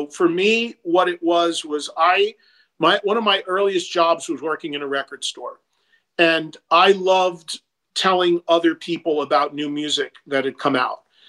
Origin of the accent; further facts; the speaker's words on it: New Jersey, United States; But when my hometown in New Jersey has three colleges in it